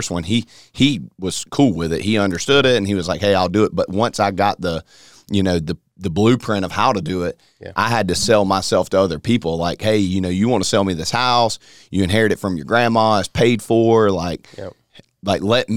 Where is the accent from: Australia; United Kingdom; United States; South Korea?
United States; Greenville; Yeah, born and raised in Greenville.